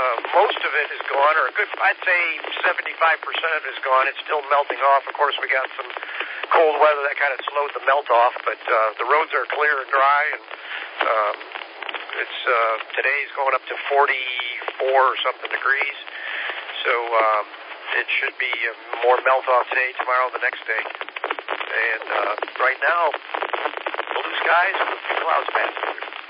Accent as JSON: {"language": "English", "region": "Michigan", "country": "United States", "tie": "born or raised there", "said": "I was born in Michigan. Learned how to drive in Michigan. In Michigan winters."}